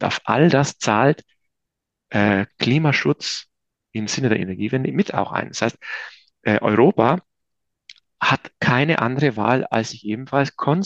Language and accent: German; Trentino-Alto Adige, Italy; now in Munich, Germany; ich bin ja aus Südtirol, also einem Bergbauerndorf.